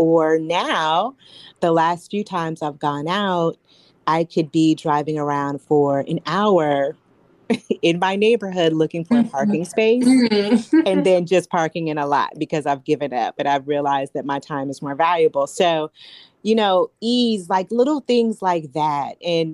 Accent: Midwest, United States; And my tolerance for it has lowered considerably, although I'm from the Midwest.

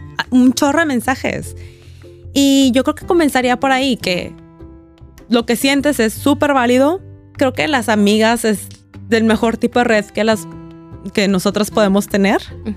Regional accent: Monterrey, Nuevo León, Mexico; yo crecí aquí en Monterrey

